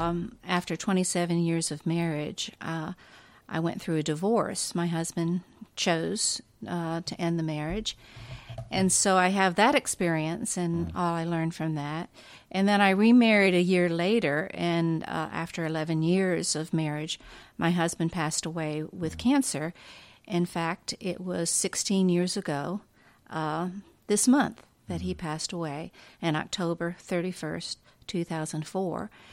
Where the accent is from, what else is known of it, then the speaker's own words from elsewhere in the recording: Pennsylvania, United States; also born or lived in New York; I was raised in Pennsylvania, New York. My parents were Salvation Army officers, so we moved around a lot. And then I left for college to Kentucky